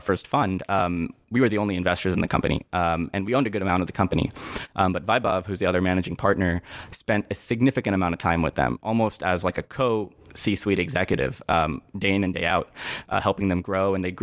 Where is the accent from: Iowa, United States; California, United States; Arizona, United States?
California, United States; Folsom; also born or lived in Berkeley; Yeah, so I grew up in Folsom around Intel, and that was tech for me, and that's what I heard about it.